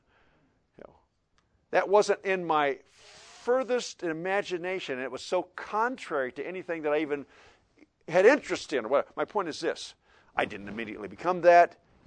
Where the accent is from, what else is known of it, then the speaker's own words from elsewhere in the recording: Iowa, United States; She came from Indiana. I came from Iowa. We met in West Virginia.